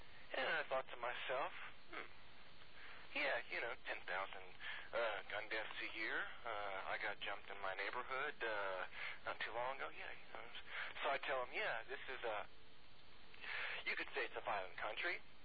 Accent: Memphis, Tennessee, United States; You know, I'm from Memphis, and some of us don't know where Jonesboro, Arkansas is.

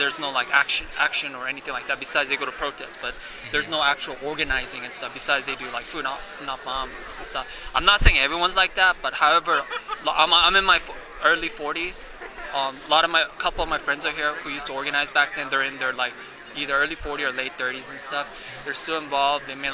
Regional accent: Los Angeles, California, United States; I'm from Los Angeles.

